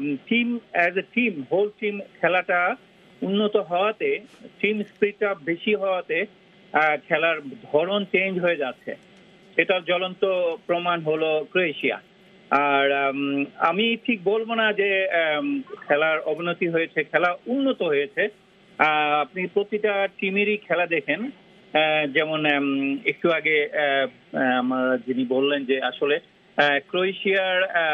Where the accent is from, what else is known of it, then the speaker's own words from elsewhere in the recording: Bangladesh; আমরা যারা আমি যখন খেলতাম বা আমরা যারা মানে বাংলাদেশি বা ওই দিকের, আমরা সবসময় ব্রাজিল আর আর্জেন্টিনার একটা ইয়ে দেখেছি